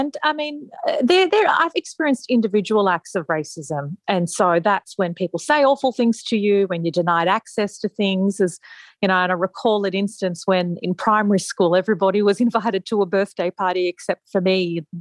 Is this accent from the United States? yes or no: no; Sydney, New South Wales, Australia; I grew up in Western Sydney. My parents came to Australia as refugees from the Middle East.